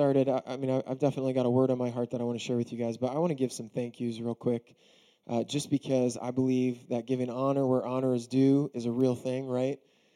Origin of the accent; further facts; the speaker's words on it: Baltimore, Maryland, United States; I grew up in Baltimore, Maryland. I was waiting to see if I'd get any love for that, but it's okay.